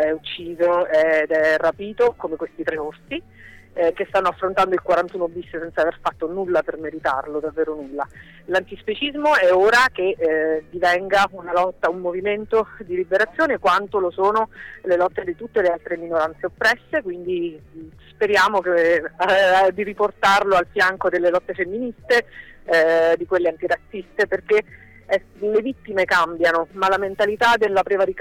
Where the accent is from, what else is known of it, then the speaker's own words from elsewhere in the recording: Abruzzo, Italy; perché sono un abruzzese che nella sua vita ha avuto la fortuna